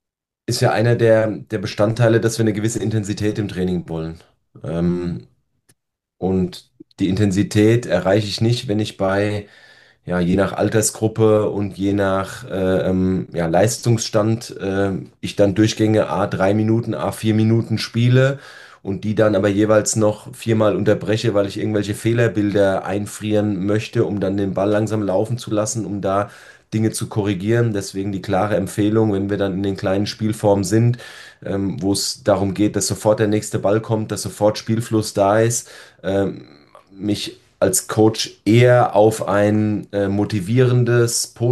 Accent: Hesse, Germany; Ja, als Hesse heißt das nicht Moin, sondern Gude.

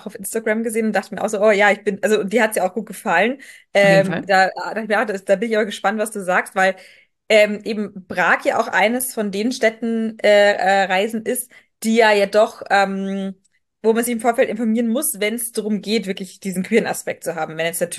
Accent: Munich, Bavaria, Germany; vor allem natürlich meine Heimatstadt München

